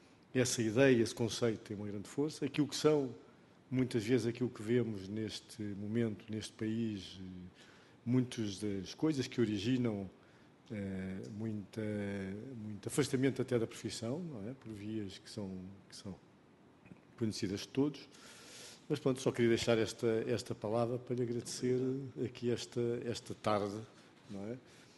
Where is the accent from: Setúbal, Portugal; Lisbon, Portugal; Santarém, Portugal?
Lisbon, Portugal; como não sou açoriano, sou de Lisboa